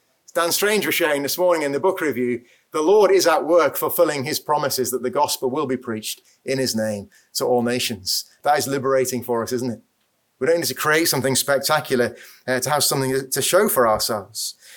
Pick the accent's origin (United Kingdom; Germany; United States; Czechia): United Kingdom; Darlington, North East England; But I'm from Darlington, I can say that.